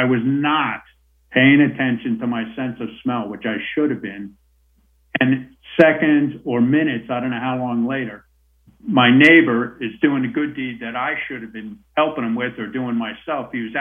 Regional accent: United States; moved away as an adult; now in Melbourne, Australia; the closest I'd ever been was Mexico. And we moved here and we just love it. So we love America, and we're American citizens, but now we're also Australian citizens, and we just think it's a fabulous place to live.

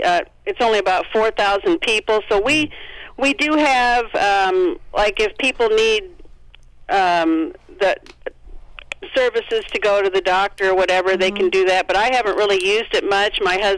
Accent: Monticello, Iowa, United States; I'm from Monticello, Iowa.

